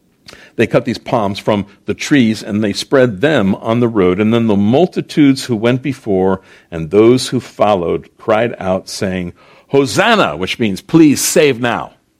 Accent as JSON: {"language": "English", "region": "New Jersey", "country": "United States", "said": "This is I'm from Jersey. No one will let you do that in New Jersey."}